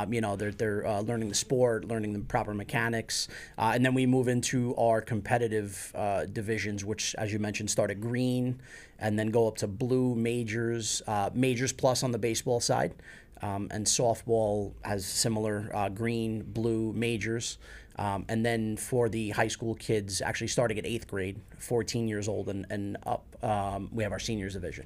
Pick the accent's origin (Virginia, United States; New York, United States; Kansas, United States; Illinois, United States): New York, United States; Bronx; now in Mamaroneck, United States; And personal life, I'm from the Bronx.